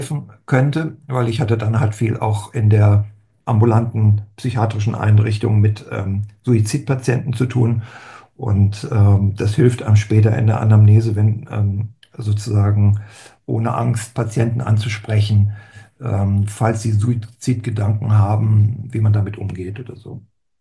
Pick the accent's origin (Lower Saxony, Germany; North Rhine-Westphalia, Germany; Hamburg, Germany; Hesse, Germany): Hesse, Germany; Frankfurt; born there; geboren bin ich in Frankfurt und nach dem Abitur habe ich angefangen, Sozialpädagogik zu studieren in Frankfurt.